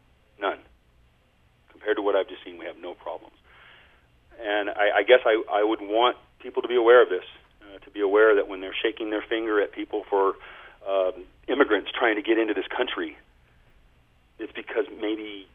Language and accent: English; United States; being American and kind of being cognizant of the fact that we're viewed largely in the world as sort of, you know, John Waynes and cowboys, right?